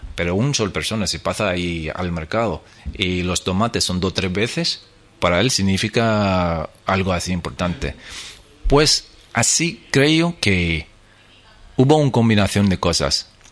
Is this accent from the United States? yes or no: yes; United States; pues soy estadounidense, yo puedo pasar a Estados Unidos